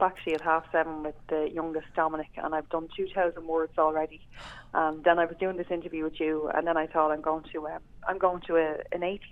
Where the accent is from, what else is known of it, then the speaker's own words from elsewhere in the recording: Coolock, Leinster, Ireland; because, you know, I grew up in Coolock.